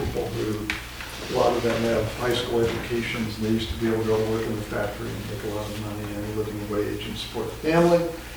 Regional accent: Wenatchee, Washington, United States; also born or lived in Spokane; I was fortunate that I grew up in Wenatchee, though we moved, I think, sophomore high school to Spokane, but grew up in Wenatchee

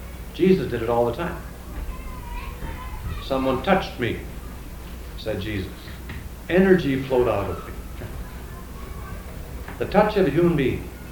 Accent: North Dakota, United States; I became a Sioux Indian. I came from North Dakota, my brothers.

